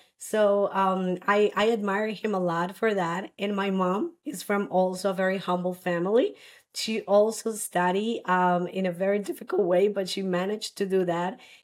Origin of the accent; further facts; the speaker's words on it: Alajuela, Costa Rica; I was born here in Costa Rica. My hometown is Alajuela. It's very near the airport. That's where my family is from. And I grew up in a middle-class family